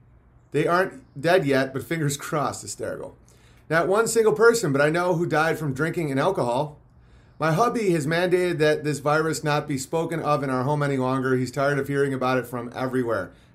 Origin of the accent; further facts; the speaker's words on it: Colebrook, United States; A good portion of my generation in my hometown of Colebrook has died from painkillers and dope, not one from this big pandemic.